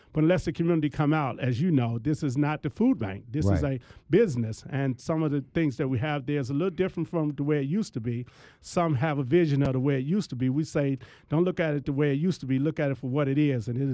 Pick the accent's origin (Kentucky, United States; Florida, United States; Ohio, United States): Ohio, United States; Cleveland; Obviously, I grew up in the Huff neighborhood.